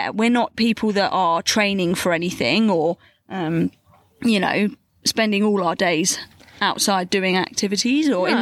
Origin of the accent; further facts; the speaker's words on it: England, United Kingdom; I'm not a beer girl, which obviously is, I think, quite a strange thing as an English girl.